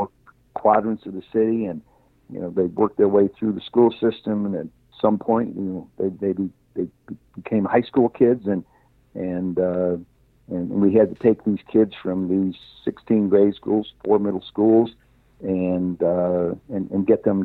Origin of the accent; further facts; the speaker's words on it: Orrville, Ohio, United States; I grew up in Orville, Ohio, and you know, there was a measure of diversity there.